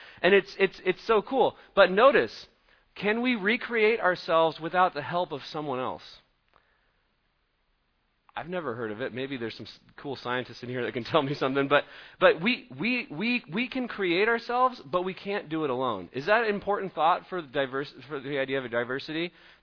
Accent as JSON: {"language": "English", "town": "Eugene", "region": "Oregon", "country": "United States", "said": "I don't say it's diverse just because I'm from Eugene, okay?"}